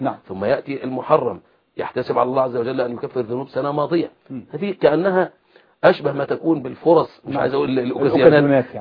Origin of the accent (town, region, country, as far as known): Egypt